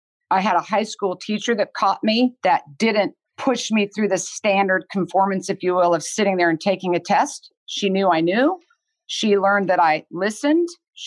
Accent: Kansas, United States; I grew up in Kansas and I had two amazing parents.

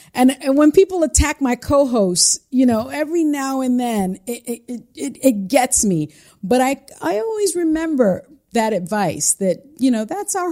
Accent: Bronx, New York, United States; See, I'm from the Bronx.

